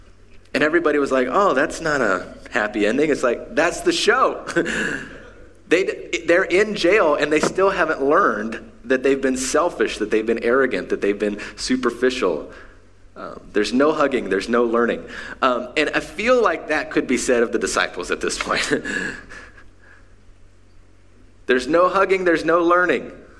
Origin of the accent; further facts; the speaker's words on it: Appalachia, United States; So, growing up in Appalachia, there is a deep sense of suspicion of basically everyone else in the world, okay?